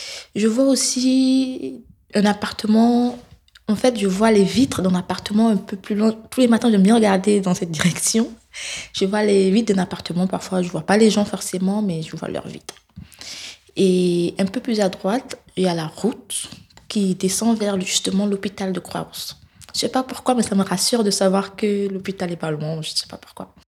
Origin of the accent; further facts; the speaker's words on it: Côte d’Ivoire; now in Lyon, France; Et moi, je viens de la Côte d'Ivoire.